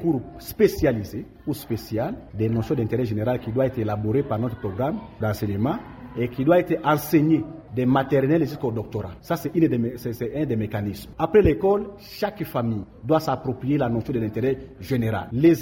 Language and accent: French; DR Congo; Chez nous, au Congo